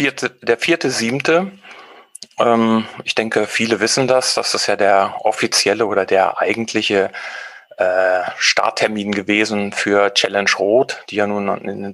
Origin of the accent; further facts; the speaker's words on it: Arnum, Lower Saxony, Germany; hier in meinen Heimatort Arnum